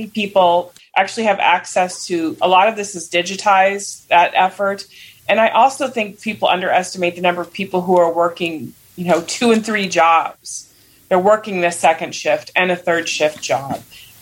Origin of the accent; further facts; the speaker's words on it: Nebraska, United States; or living in isolation in, you know, my home state of Nebraska.